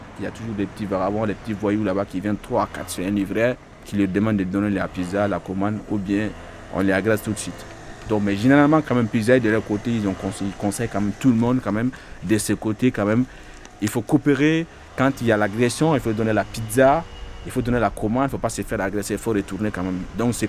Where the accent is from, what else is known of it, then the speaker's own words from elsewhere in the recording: Mali; also born or lived in Sierra Leone / Morocco / Toulouse; now in France; Je suis original du Mali, donc j'ai fait mes études primaires au Mali. Après, j'ai beaucoup voyagé quand même. Je suis passé par la Sierra Leone, le Maroc, après Toulouse.